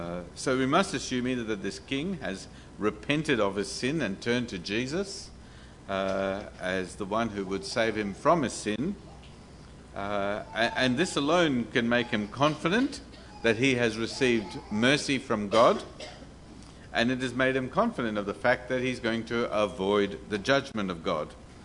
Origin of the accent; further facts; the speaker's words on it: India; And if you're getting upset, I'm Indian, folks, so take it easy.